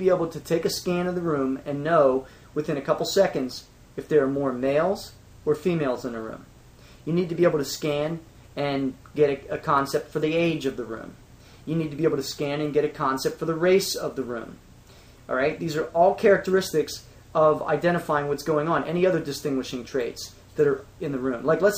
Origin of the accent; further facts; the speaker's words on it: Pittsburgh, Pennsylvania, United States; I grew up in Pittsburgh, so I know the Pittsburgh accent.